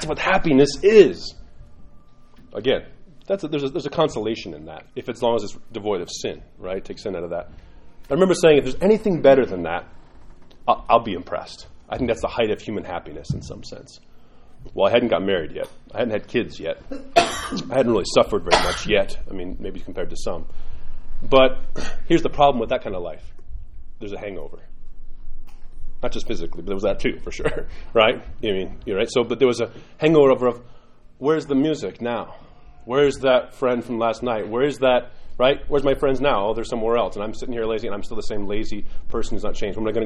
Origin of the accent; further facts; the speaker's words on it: New York, United States; I grew up in New York.